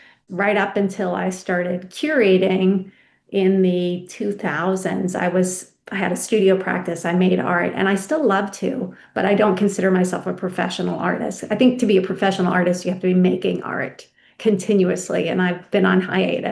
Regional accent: Freeport, New York, United States; I'm from Freeport, New York. My dad was a boat builder

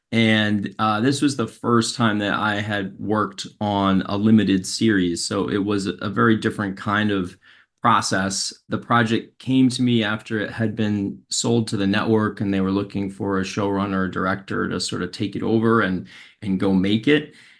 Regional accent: New York City, New York, United States; I grew up in New York City, and I guess when I was a senior in high school, I had an opportunity to do an internship

